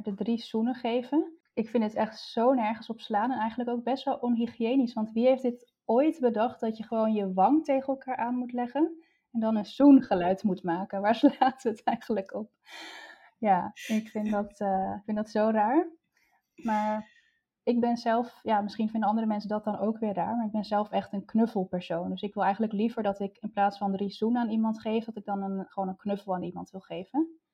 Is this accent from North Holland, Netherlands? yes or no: yes; Amsterdam, North Holland, Netherlands; moved away as an adult; Want ik kom zelf oorspronkelijk uit Amsterdam. Daar heb ik tot mijn 25e gewoond.